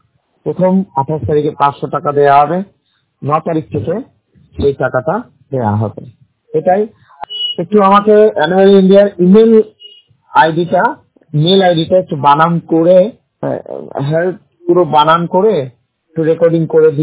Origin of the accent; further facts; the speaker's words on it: Murshidabad, West Bengal, India; আমার বাড়ি মুর্শিদাবাদ, ভগবান ভোলা থানা।